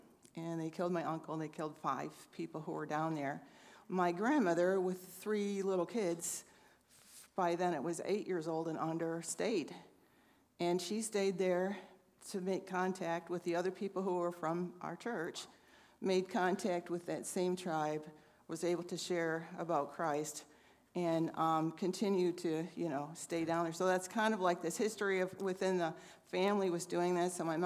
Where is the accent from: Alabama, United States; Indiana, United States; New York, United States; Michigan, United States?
Michigan, United States; also born or lived in Illinois; So as he said … so I grew up in Michigan, well, born in Illinois, actually, but then went to Michigan, in a family that I am so thankful for